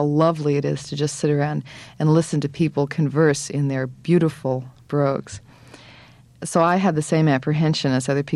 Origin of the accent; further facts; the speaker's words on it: United States; As an American, you begin to feel like blobs of speech are coming out of your mouth.